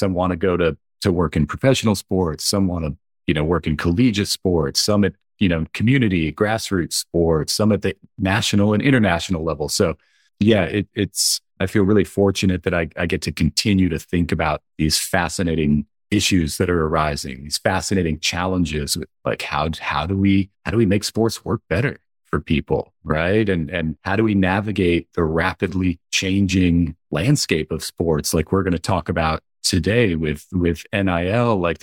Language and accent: English; Tampa, Florida, United States; I'm from the Tampa Bay area in Florida, and I used to write letters to the general manager of the Buccaneers to tell him my ideas.